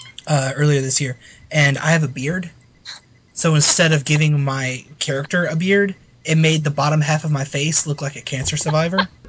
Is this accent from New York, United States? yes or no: yes; East Hampton, New York, United States; So I'm originally from East Hampton, New York, out on Long Island.